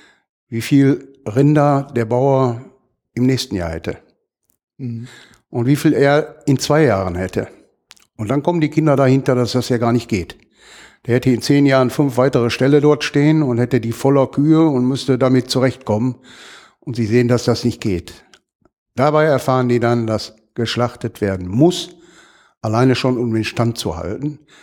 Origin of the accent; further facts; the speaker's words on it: Gladbeck, North Rhine-Westphalia, Germany; ich bin Gladbecker, die bei uns zu Hause in Gladbeck zu finden und anzutreffen ist